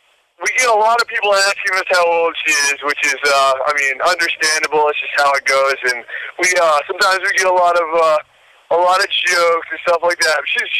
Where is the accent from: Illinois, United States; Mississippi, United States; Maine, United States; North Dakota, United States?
Maine, United States; Lincoln; Actually, I was born in Lincoln, Maine. I was raised in Lincoln, Maine.